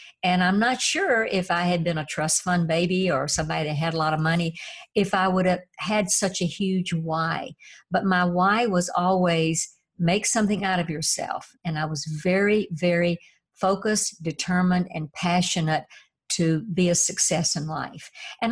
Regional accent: Tennessee, United States; You know, I was raised in Tennessee in poverty, and that was my gift

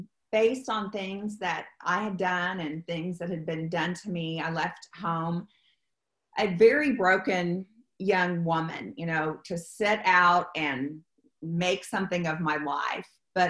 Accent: Stephenville, Texas, United States; I grew up in Stephenville is where I grew up. And it was cowboy country, and I was a rock and roller, and so I just wanted to leave there as fast as I could.

